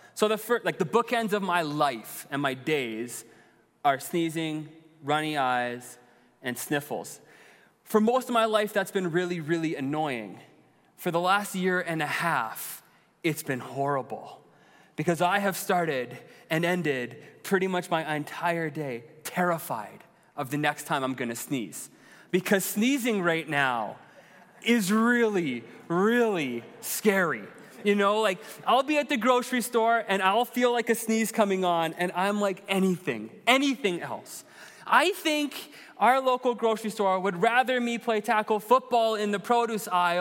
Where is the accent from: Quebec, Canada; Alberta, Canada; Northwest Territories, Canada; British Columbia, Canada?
British Columbia, Canada; Many of you know, I grew up in the Okanagan, and we used to joke that there were five seasons in the Okanagan.